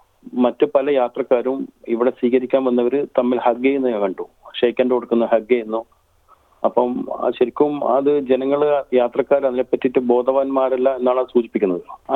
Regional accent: Kerala, India; now in Australia; തീർച്ചയായിട്ടും ഞാൻ മലയാളി എന്ന നിലക്ക് നമ്മളെല്ലാവരും വളരെ ന്യൂസും വാട്സപ്പും കാര്യങ്ങളും അറിയുന്നത് കൊണ്ടാണ്

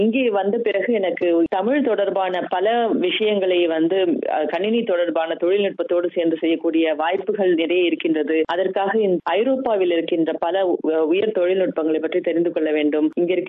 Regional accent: Malaysia; நானும் எனது சகோதரி ரெண்டு பேர் தான், நாங்க வந்து மலேசியால தான் பிறந்தோம். அங்கேயே படிச்சு அதுக்கப்புறம் நான் அங்கேயே என்னுடைய ஆரம்ப நிலை கல்வி எல்லாம் முடிச்சுட்டு

